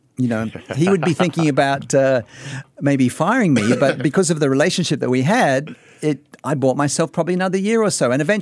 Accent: Australia; Well, I am from Australia.

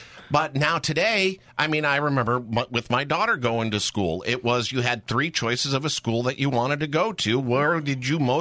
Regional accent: Northeast, United States; You were all roughly the same age, and I was growing up in the Northeast.

